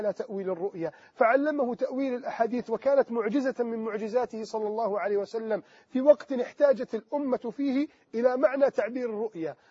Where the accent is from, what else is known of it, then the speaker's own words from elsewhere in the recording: Egypt; سواء في بلدنا مصر أو في كل بلدان